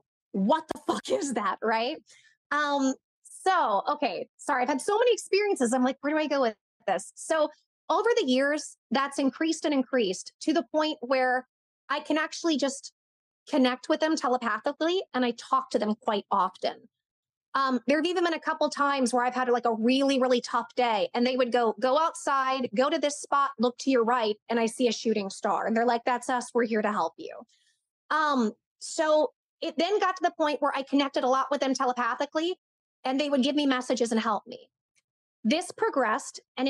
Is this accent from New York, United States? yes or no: no; Blue Springs, Missouri, United States; There was one where I grew up in Blue Springs, Missouri, where right around there, Independence, Blue Springs, I saw every night.